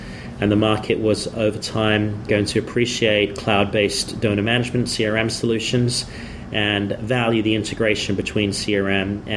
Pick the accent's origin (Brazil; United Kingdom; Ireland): United Kingdom; now in Austin, United States; I was not from Austin, so I didn't have a network. I'm actually from the UK. I'd only been in the US a couple of years at business school at that point.